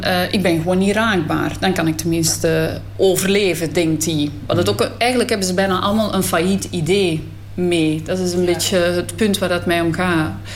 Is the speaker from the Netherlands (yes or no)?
no; Belgium; Want ik kom uit België. En in België liggen gewoon op elke gelijkvloerse verdieping tegels.